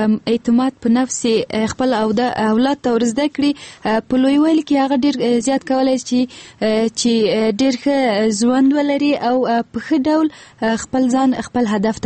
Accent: Andar, Ghazni, Afghanistan; زه د غزنی ولایت یم، د اندړو د ولسوالۍ نه.

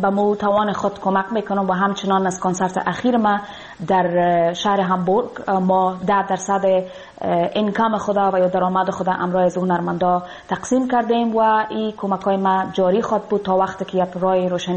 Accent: Afghanistan; moved away; دیگه نمیتونم به افغانستان برم، دور از افغانستان هستم

